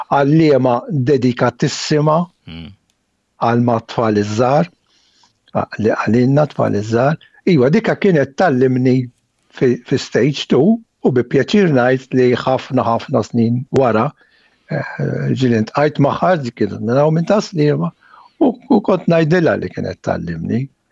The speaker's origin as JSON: {"language": "Maltese", "town": "Sliema", "region": "Central Region", "country": "Malta", "tie": "born or raised there", "said": "Qabel xejn jiena imwieled ta' Sliema."}